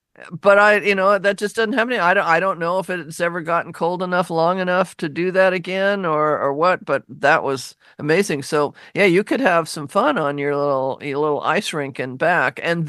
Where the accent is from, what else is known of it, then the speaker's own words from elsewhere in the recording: Seattle, Washington, United States; That reminds me when I was growing up in Seattle, I grew up in Laurelhurst, you know, right behind the University of Washington.